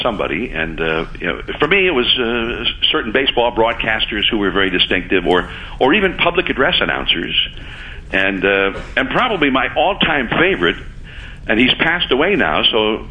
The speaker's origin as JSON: {"language": "English", "region": "California", "country": "United States", "tie": "born or raised there", "said": "And I used to while away the hours all summer long, growing up near San Francisco, rolling these dice and playing these games"}